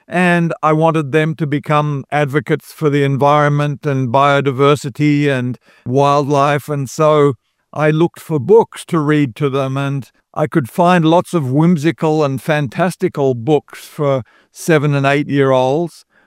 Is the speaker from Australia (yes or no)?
yes; Australia; now in Davis, United States; I'm actually Australian, but I'm actually speaking to you today from my home in California. So, I'm still in the town where the University of California at Davis is located.